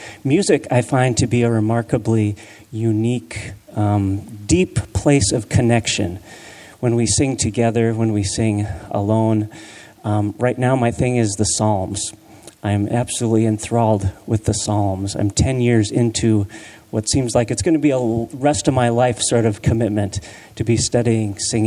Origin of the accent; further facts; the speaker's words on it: Rochester, Minnesota, United States; also born or lived in Strawberry Point, Iowa; I grew up in Rochester, Minnesota, Missouri Synod Lutheran.